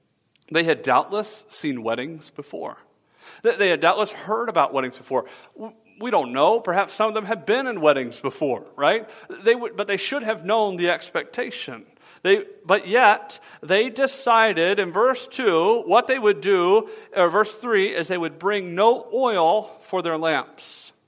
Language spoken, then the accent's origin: English; Atlanta, Georgia, United States; I grew up in Atlanta, Georgia. I am a huge Atlanta Braves baseball fan.